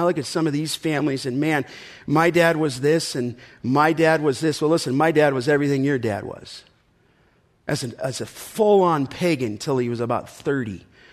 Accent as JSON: {"language": "English", "region": "California", "country": "United States", "tie": "born or raised there", "said": "I never even heard the gospel growing up in the San Fernando Valley until I was 8 years old."}